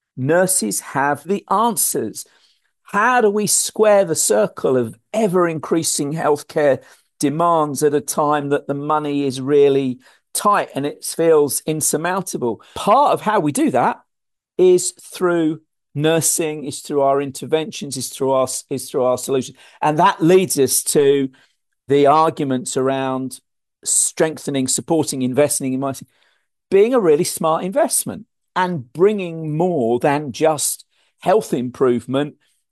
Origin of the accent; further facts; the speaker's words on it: United Kingdom; But we've seen other countries, my home country, the UK, has reduced.